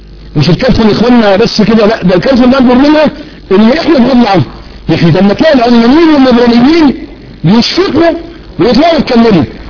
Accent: Egypt; احنا كمصريين اكلنا بنترمى في الزبالة

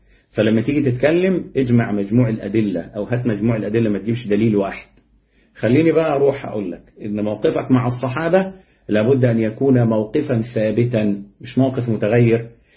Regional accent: Upper Egypt, Egypt; ده احنا عندنا في الصعيد هنا لو واحد شتم واحد وسكت له هتبقى ليلة

